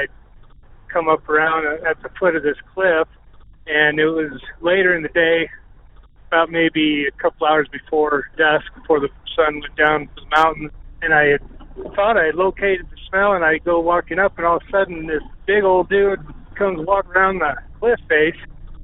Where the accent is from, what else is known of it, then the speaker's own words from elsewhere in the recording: Jackson, Wyoming, United States; I was born and raised in Jackson, Wyoming.